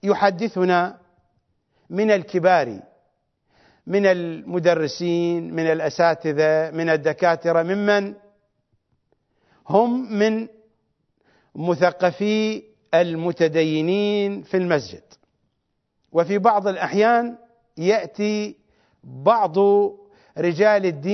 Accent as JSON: {"language": "Arabic", "country": "Iraq", "tie": "born or raised there", "said": "أنا سمعتها وأنا في السادس الابتدائي في مدينتي الصغيرة في جنوب العراق"}